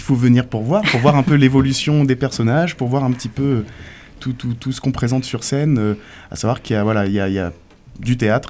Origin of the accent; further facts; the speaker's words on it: Normandy, France; moi, je suis pas du tout d'ici, pas du tout du coin, moi, je suis de Normandie.